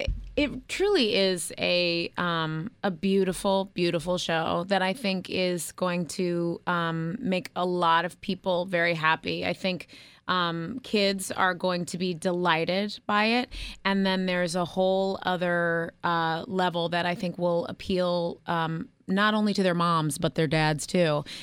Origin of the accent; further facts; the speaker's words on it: Fresno, California, United States; I'm from Fresno. So oh. I mean, I can't help it. I'm not going to lie about it.